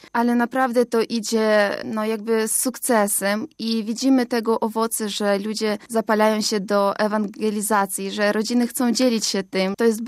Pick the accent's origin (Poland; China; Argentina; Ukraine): Ukraine; przyjechałam z Ukrainy.